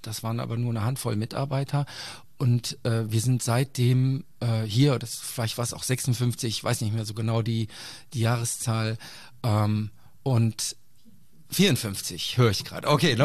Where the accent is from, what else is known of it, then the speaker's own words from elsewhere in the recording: Bonn, North Rhine-Westphalia, Germany; also born or lived in Montreal; now in Braunschweig, Germany; Und Bonn ist meine Heimatstadt.